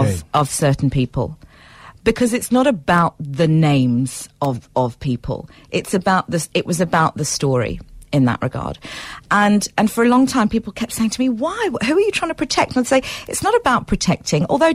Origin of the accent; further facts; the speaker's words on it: South Africa; as a black person of mixed race, particularly as a South African